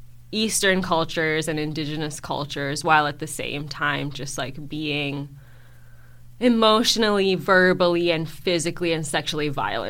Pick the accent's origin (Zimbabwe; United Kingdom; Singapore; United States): Singapore; first language English; also born or lived in Chennai, India; I'm from Chennai. And I grew up in Singapore, and I, like, have been to university in America.